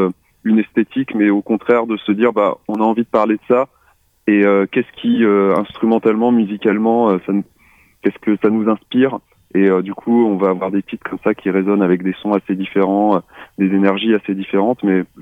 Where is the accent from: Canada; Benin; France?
France; pour dire qu'on est français, ça permet aussi de dire qu'on chante aussi bien en anglais qu'en français.